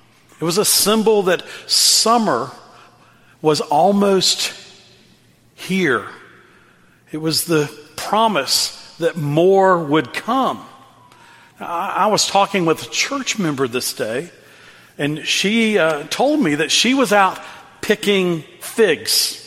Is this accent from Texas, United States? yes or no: yes; Dallas, Texas, United States; In our home growing up in Dallas, Texas, was this beautiful Eastern redbud tree.